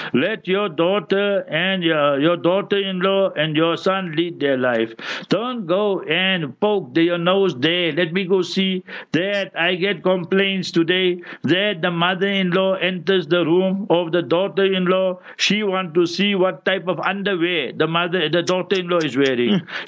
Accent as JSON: {"language": "English", "country": "Pakistan", "second_language": "English", "moved": "as an adult", "lives_now": "South Africa", "said": "I am South African now, but I came from Pakistan end of 18 November I came."}